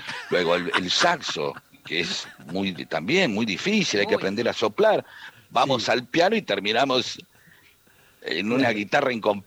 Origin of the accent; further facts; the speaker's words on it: Argentina; ¿cómo somos los argentinos haciendo chistes?